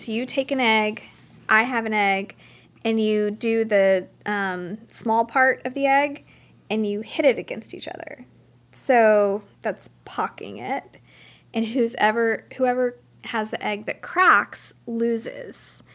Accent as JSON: {"language": "English", "region": "Louisiana", "country": "United States", "said": "I'm Cajun, so we do egg pockin."}